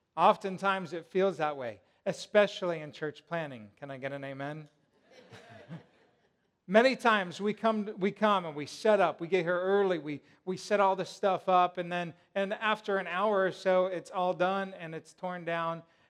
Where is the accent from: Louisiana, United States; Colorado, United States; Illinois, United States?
Colorado, United States; Denver; I grew up in Denver. I love Denver. But I've lived here now longer than I've lived in Denver.